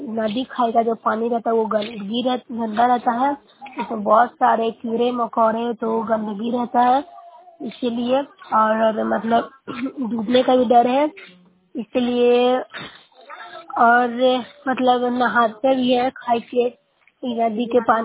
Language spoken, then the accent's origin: Hindi; Bihar, India